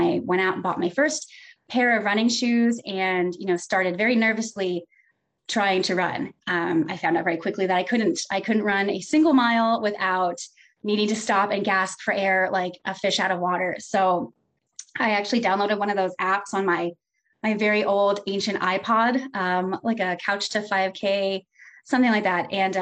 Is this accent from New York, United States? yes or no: no; Maryland, United States; moved away as an adult; immediately moved from my home state of Maryland to Fort Benning, Georgia.